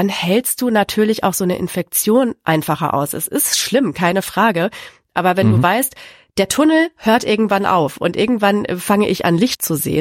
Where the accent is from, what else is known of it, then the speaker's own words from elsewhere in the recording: North Rhine-Westphalia, Germany; und das sage ich als Westfälin nicht ohne Stolz